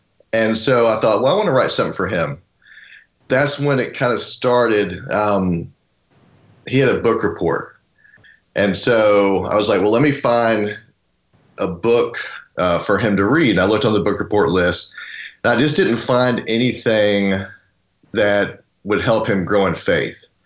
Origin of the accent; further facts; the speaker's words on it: Florida, United States; now in Tennessee, United States; I grew up in South Florida and ended up going to college at Liberty University